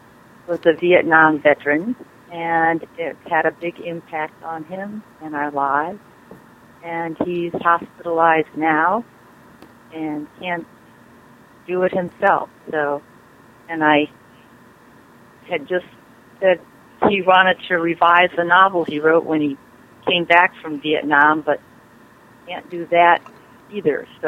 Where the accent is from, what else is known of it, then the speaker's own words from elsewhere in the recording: Utah, United States; born there; I moved all over the country. I was born in Utah. I moved 12 times before I graduated from high school.